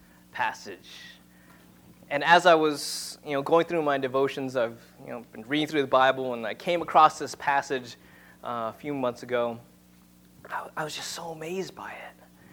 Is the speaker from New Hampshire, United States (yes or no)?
no; Long Island, New York, United States; as a little kid, growing up in Long Island, I'd be like, wow, maids.